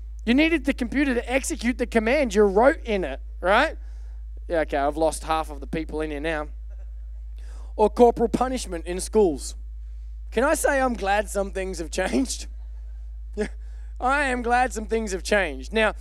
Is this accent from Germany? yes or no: no; Australia; I'm from Australia. Took a while for technology to get there, right?